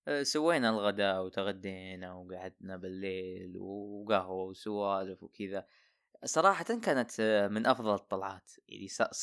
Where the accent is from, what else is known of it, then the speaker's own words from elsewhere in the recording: Al-Qassim, Saudi Arabia; now in Northern Borders, Saudi Arabia; أنا قصيمي ساكن بحدود الشمالية، يعني أهل برياض